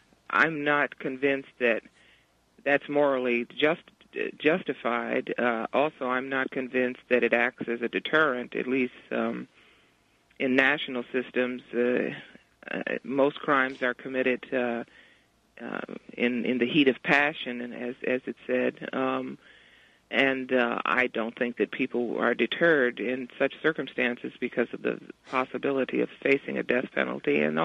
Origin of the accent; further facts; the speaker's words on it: United States; that is that I'm American, but if I was a prosecutor, I wouldn't feel any differently.